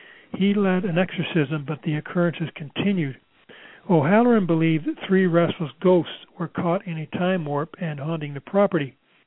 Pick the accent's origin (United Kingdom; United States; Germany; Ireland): United Kingdom; England; born there; moved away; and I was born in England.